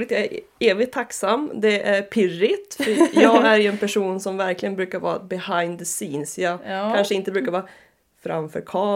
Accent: Järvsö, Gävleborg County, Sweden; Jag kommer från Järvsö, Lillbabsland, som många kanske känner till. Faktiskt i en liten by mitt i skogen som heter Sörby. Det är bara ett stenkast härifrån Bergåker faktiskt.

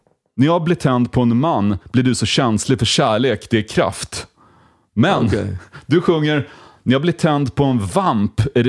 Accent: Linköping, Östergötland, Sweden; also born or lived in Nässjö; Ja, jag är från Linköping, så jag har bott i Nässjö mycket.

